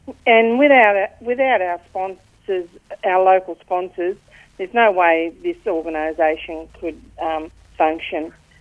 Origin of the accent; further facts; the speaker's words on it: King Island, Tasmania, Australia; now in Tasmania, Australia; Well, when I was youngster, I grew up on King Island, mm-hmm. and I started playing basketball on King Island. And then I moved to Tassie with my parents